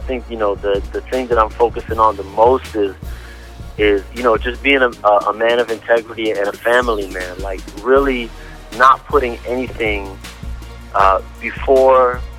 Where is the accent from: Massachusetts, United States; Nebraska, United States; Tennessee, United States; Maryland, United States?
Massachusetts, United States; Boston; You know, I grew up in Roxbury, which is pretty much just a hood.